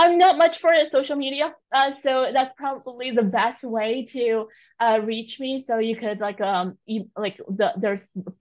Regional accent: New York, United States; But I grew up in New York and my parents absolutely love antiques.

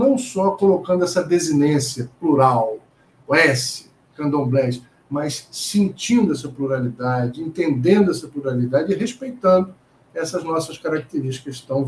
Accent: Brazil; Eu vou olhar para o lado, não sou latino, eu sou brasileiro.

